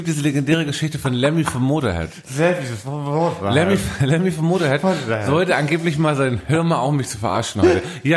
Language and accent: German; Northern Germany, Germany; Ich bin auch selber Norddeutscher, Mann.